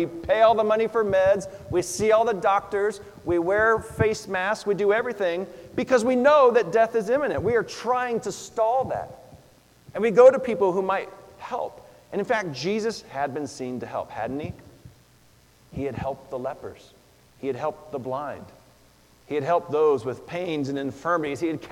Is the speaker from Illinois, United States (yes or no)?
no; Seattle, Washington, United States; now in Nampa, United States; I was born here in Nampa. And from that time, I always knew my dad to be a basketball coach. And so I grew up playing basketball. He had actually coached at Nampa Christian. And we moved to Seattle